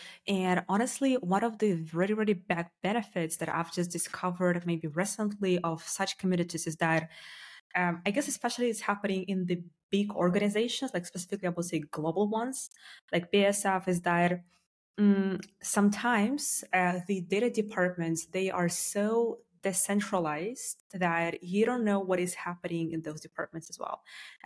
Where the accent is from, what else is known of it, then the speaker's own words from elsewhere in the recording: Germany; And can you imagine that, like, we are from Germany, for example, engaging with people from Hong Kong or Singapore.